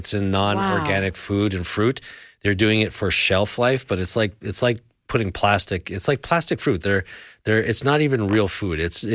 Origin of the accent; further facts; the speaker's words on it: Canada; growing up in Canada, we used to ice skate outside and everything was always outside and it'd get really cold.